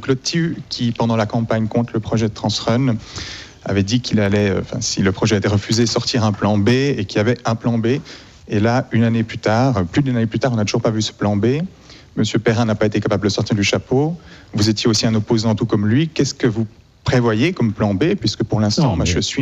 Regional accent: La Chaux-de-Fonds, Neuchâtel, Switzerland; de la Chaux-de-Fonds

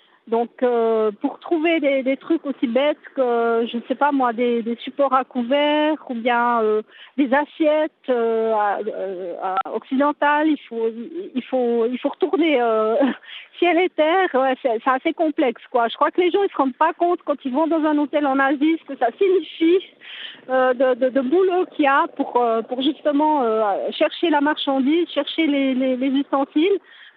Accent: La Chaux-de-Fonds, Neuchâtel, Switzerland; Moi, je viens quand même de la Chaux-de-Fonds, donc c'est la patrie de Le Corbusier.

